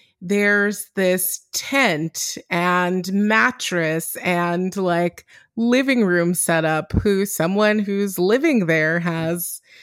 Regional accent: Pasadena, California, United States; I mean, just thinking about my hometown, Pasadena, I grew up in the Black area of Pasadena. It was very nice. It was just a lot of Black people.

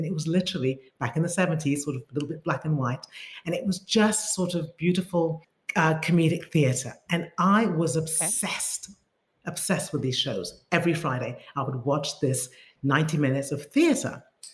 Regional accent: Geneva, Switzerland; first language fr; English is a second language; also born or lived in London; And French was my mother tongue. Once they got divorced, I went to a Swiss school. So I don't look anything like the Swiss, but I spent my childhood in Geneva

